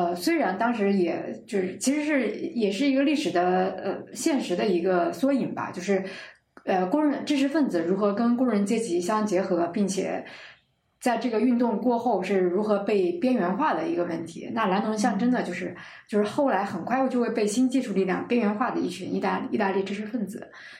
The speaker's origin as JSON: {"language": "Chinese", "country": "China", "said": "它不是说我们中国人喜欢用什么惨绿少年或者是荒唐的青春"}